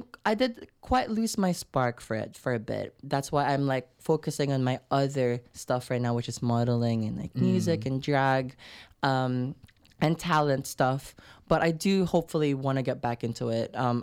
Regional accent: Philippines; moved away as an adult; now in New Zealand; So I grew up in the Philippines again, and then I moved to New Zealand when I was 18. So, and then I also moved during COVID

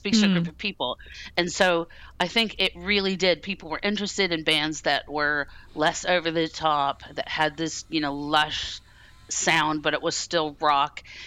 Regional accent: New Zealand; despite my accent, I did grow up in New Zealand in the 80s.

